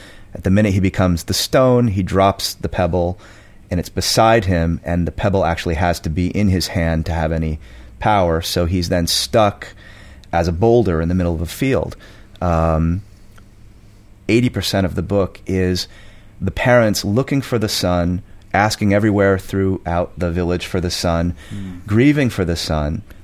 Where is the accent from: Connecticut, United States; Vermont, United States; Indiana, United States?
Vermont, United States; You know, I grew up in Vermont, very northern Vermont.